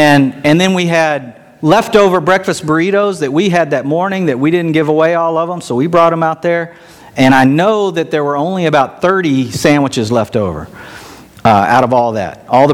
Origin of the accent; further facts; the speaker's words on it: Texas, United States; also born or lived in Minnesota; Tina and I grew up in Texas. We grew up in the South.